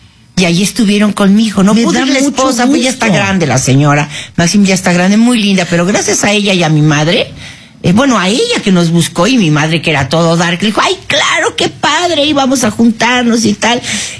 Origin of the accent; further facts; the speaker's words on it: Mexico; Crezco en México desde los 4 años. Yo, a los 4 años que se divorcian mis padres, mi mamá me trae a México a vivir con mi familia mexicana. Entonces, yo soy mexicana.